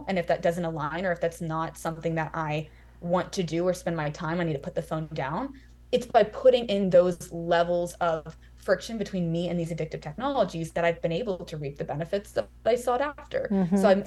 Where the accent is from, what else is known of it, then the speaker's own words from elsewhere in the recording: Birmingham, Alabama, United States; I'm from Alabama, so it's in my veins.